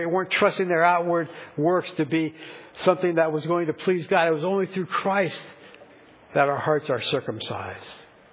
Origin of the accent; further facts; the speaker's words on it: Frankfort, Indiana, United States; in my hometown, in beautiful downtown Frankfort, Indiana.